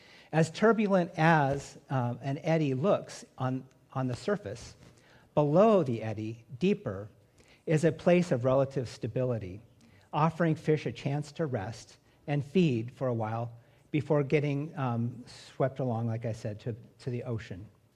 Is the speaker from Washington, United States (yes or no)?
yes; Washington, United States; So growing up in Washington State from ages 5 to 15, one of my cherished memories of summer was hanging out in a little town named Winthrop, way north, getting up near Canada, tucked in the North Cascade Mountains